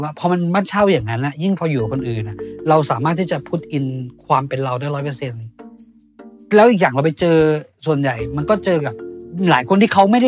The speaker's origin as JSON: {"language": "Thai", "region": "Surat Thani", "country": "Thailand", "tie": "born or raised there", "moved": "as an adult", "lives_now": "Bangkok, Thailand", "said": "ครอบครัวเราอยู่ที่นู่นพ่อแม่อะไรต่างๆแต่เราสร้างทุกอย่างที่นี่ด้วยตัวเองอ่ะมันก็เลยกลายเป็นบ้านของเราอ่ะแม้แต่ที่ตัวเมืองที่สุราษฎร์ธานีมันก็ไม่ใช่บ้านเรา"}